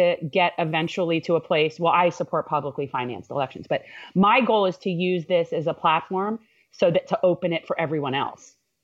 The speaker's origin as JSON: {"language": "English", "town": "North Miami", "region": "Florida", "country": "United States", "tie": "born or raised there", "said": "Truthfully, I'm a native Floridian. I was born in North Miami, Florida. Actually, I'm a second generation native Floridian. My dad was born down here, which is almost unheard of."}